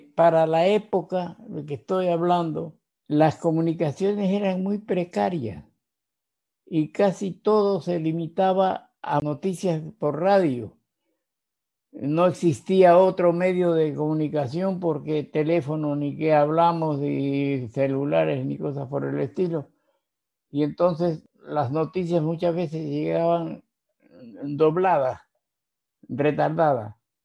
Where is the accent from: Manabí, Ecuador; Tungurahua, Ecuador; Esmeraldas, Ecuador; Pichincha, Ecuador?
Manabí, Ecuador; Cojimíe; also born or lived in Bahía de Caráquez; por compromiso laboral de mi padre nos trasladamos a Cojimíe, en donde permanecí hasta 1944 y de ahí nos trasladamos a Guayaquil. Yo soy nacido en Bahía de Caracas en el año 1930.